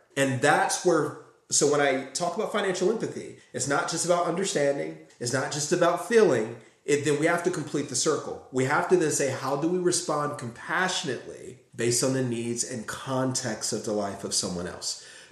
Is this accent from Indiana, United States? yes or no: yes; Gary, Indiana, United States; one of the things that was my adaptive response to growing up in Gary was being out of sight, out of mind